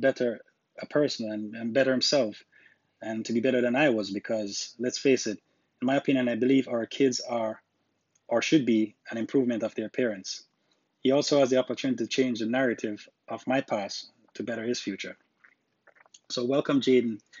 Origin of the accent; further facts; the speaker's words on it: Jamaica; born there; I was born in Jamaica, island of Jamaica